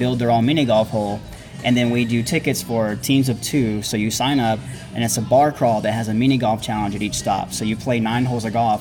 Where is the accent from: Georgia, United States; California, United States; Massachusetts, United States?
Georgia, United States; And me, I'm originally from Georgia, so I actually used to play golf 60 feet below sea level in Savannah.